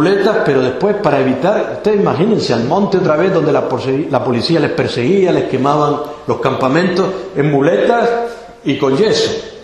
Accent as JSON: {"language": "Spanish", "region": "Canary Islands", "country": "Spain", "tie": "born or raised there", "said": "yo como soy canario, se habrán notado, ¿no?"}